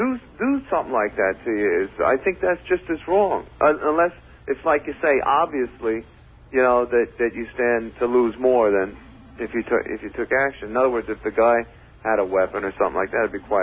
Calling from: Kings Park, New York, United States; Where am I calling? From Kings Park.

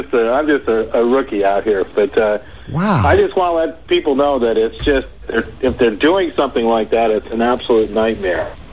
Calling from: Seattle, Washington, United States; I'm calling from Seattle, so I'm a little bit... I'm listening on the stream

